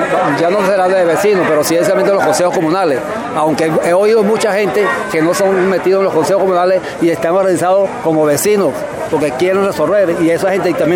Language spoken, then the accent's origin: Spanish; Venezuela; somos todos los venezolanos